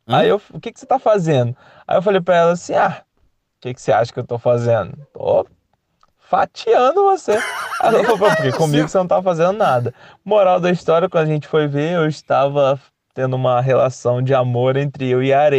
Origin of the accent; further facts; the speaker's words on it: Angra dos Reis, Rio de Janeiro, Brazil; now in Cascavel, Brazil; Eu sou um carioca, nascido e criado em Angra dos Reis.